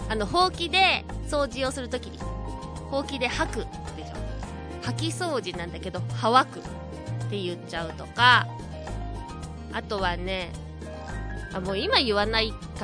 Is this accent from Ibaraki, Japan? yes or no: no; Fukuoka, Japan; also born or lived in Kumamoto; は出身は福岡県というふうにまとめているんですけれども、福岡県生まれ熊本育ち、その後福岡育ちでございます。熊本にいたのはですね、多分2歳から8歳までですね。なので言葉は どちらかというと熊本なのかもしれないです。